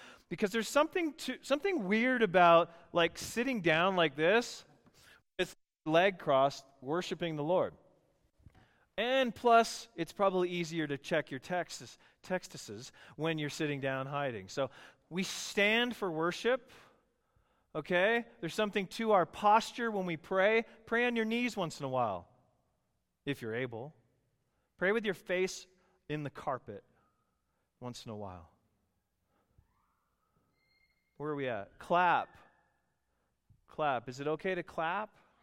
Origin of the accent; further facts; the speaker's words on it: Canada; I have Northern European roots, and I'm from Canada originally.